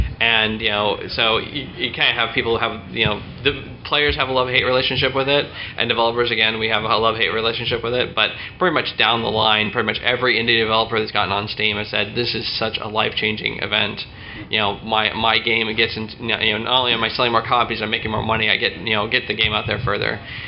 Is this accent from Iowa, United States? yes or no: yes; Iowa, United States; moved away as an adult; also born or lived in California; I grew up in Iowa. I was working in Eastern Iowa. My first job, I moved over to California.